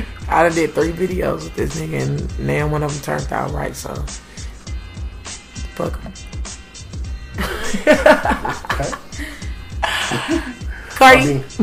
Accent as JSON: {"language": "English", "town": "Milwaukee", "region": "Wisconsin", "country": "United States", "said": "I'm originally from here. I was born in Milwaukee, Wisconsin."}